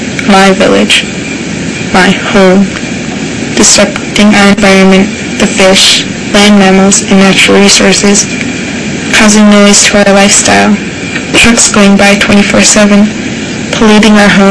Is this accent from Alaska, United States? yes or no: yes; Pedro Bay, Alaska, United States; I am from Petra Bay, Alaska on Lake Iliamna, roughly 175 miles southwest from Anchorage.